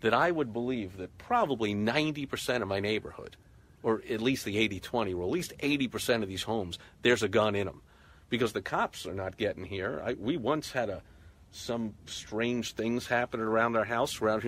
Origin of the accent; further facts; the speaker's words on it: United States; I'm a freedom guy. It's why I'm an American.